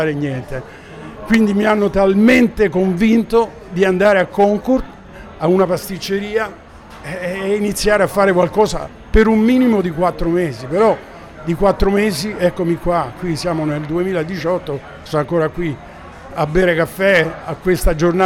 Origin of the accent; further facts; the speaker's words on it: Rome, Lazio, Italy; now in Australia; quel periodo di Roma, specialmente io che sono cresciuto a Via dei Coronari, Piazza Navona, il Panteo